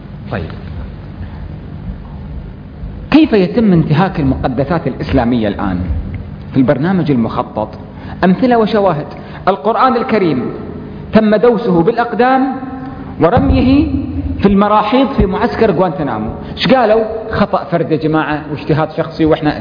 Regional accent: Kuwait; كاتب سياسي عندنا في الكويت

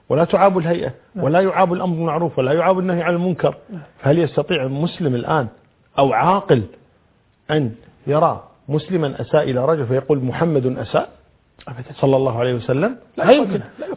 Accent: Kuwait; عندنا في الكويت

